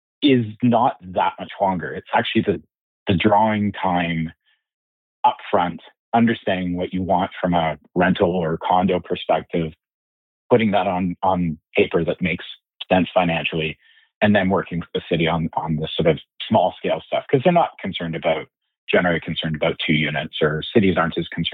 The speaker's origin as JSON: {"language": "English", "region": "British Columbia", "country": "Canada", "tie": "born or raised there", "said": "I grew up in Vancouver Island, so I'm partial to the place."}